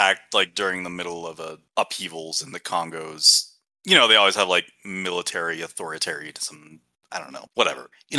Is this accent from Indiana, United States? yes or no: yes; Indiana, United States; born there; I used to always tell everybody I met that I was born in Indiana because it's pretty exotic